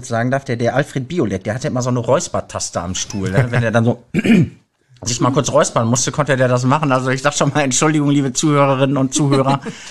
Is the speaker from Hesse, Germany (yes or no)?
no; Münster, North Rhine-Westphalia, Germany; Ich bin wirklich auf dem Land groß geworden, bei Münster oder Stadt Münster, Münsterland bin ich aufgewachsen. Bin da auf so ein humanistisches Gymnasium gegangen, Schiller-Gymnasium eben.